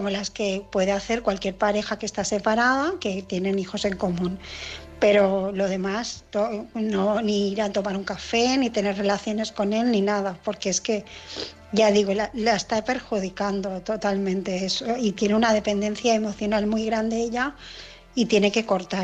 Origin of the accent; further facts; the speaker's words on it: Barcelona, Catalonia, Spain; de Barcelona